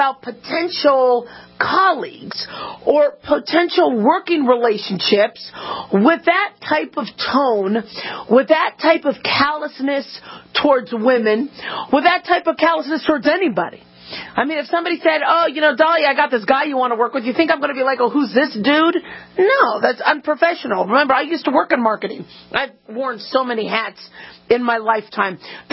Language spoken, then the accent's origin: English; Las Vegas, Nevada, United States; Apparently, there's a doctor in my hometown where I live, Las Vegas.